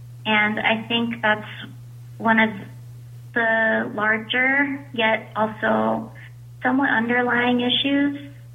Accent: Philippines; I'm Filipino

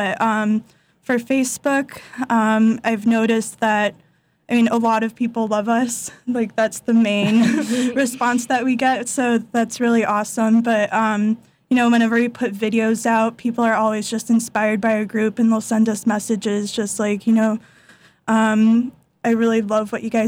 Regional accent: Chicago, Illinois, United States; Yeah, so I'm actually from Chicago. I grew up going to St. John Cantius.

